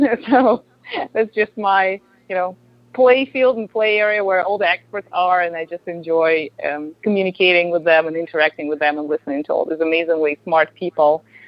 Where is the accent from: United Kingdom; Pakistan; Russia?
Russia; moved away; also born or lived in Europe / United States; So, I'm from Russia originally. I worked in Europe. I worked in the U.S.